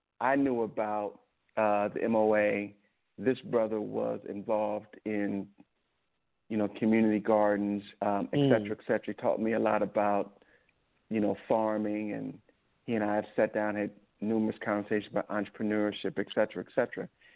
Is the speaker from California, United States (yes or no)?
no; Michigan, United States; I grew up in Michigan where we used to have a grocery chain called Farmer Jack